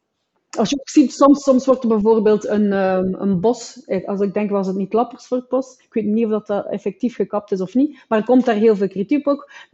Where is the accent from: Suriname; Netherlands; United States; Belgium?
Belgium; moved away; Nu, ik ben al lang uit België weg